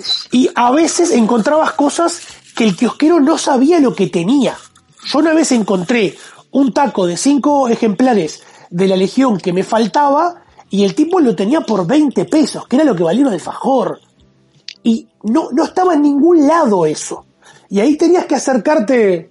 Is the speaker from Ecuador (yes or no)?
no; Uruguay; me entero de la existencia de una comiquería en mi país. ¿Cómo que hay una tienda de cómics en Uruguay?